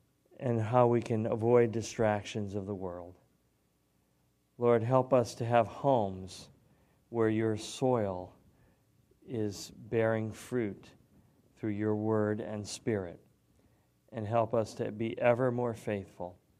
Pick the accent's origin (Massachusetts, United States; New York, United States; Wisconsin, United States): Massachusetts, United States; Springfield; they went by my hometown, Springfield, Mass. And I had, just hoping they might stop, I had sent them the address where I lived from age 4 to 18 for 16 years.